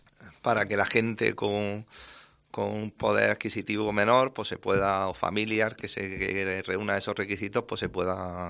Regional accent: Torrenueva Costa, Andalusia, Spain; pues empezarán esas obras con ese cambio tan importante para mi pueblo, para el pueblo de Torrenueva Cuesta.

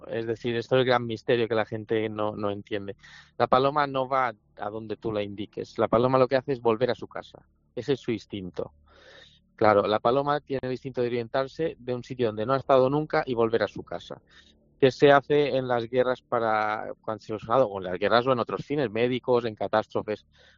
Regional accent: Balearic Islands, Spain; yo soy de Mallorca

